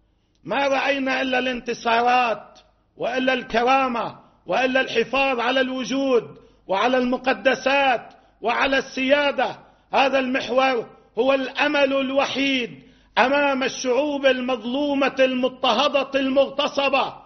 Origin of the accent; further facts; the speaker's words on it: Lebanon; نحن هنا من لبنان نقول للعالم كله